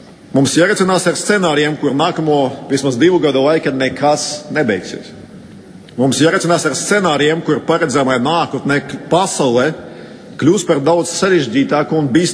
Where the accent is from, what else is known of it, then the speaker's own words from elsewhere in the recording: Riga, Latvia; Latvian is a second language; Es uzaugu vienu no Rīgas mikrorajoniem, galvenokārt pavadot laiku ar draugiem pagalmā.